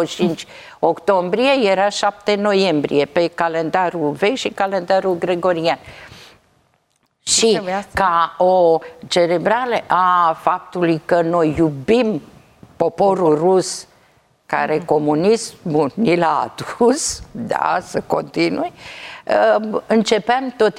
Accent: Bucharest, Romania; că eu sunt din București.

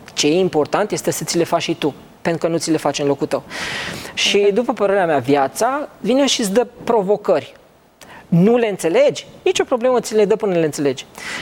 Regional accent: Drăgășani, Vâlcea County, Romania; eu sunt dintr-o locație, sunt din Drăgășani, nu sunt din București

